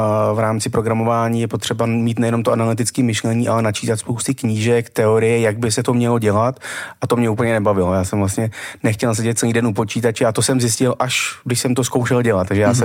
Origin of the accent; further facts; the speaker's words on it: Český Brod, Central Bohemian Region, Czechia; also born or lived in Prague; strávil vlastně až do studování vysoké školy a pak jsem se přestěhoval do Prahy. Takže vlastně jsem narozený v Praze, ale celou dobu jsem bydlel a žil v Českém Brodě. Takže když jsem potřeboval, tak jsem ukázal narozen v Praze, ale když jsem potřeboval zase jinak, takže spíš středočech.